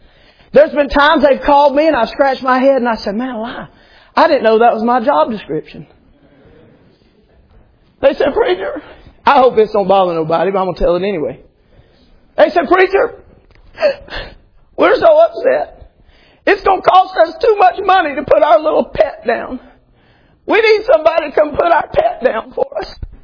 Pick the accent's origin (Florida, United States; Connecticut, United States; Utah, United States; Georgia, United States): Georgia, United States; Atlanta; I'm from Atlanta. You just have to forgive me.